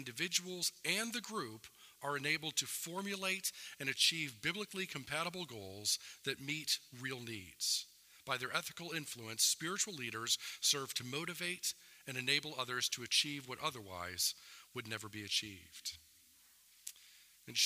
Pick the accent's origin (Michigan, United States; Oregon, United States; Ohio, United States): Michigan, United States; Detroit; Now, I grew up in Detroit, and so I love Detroit sports teams.